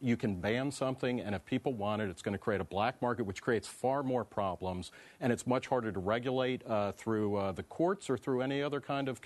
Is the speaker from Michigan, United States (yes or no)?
no; New Jersey, United States; when I grew up in New Jersey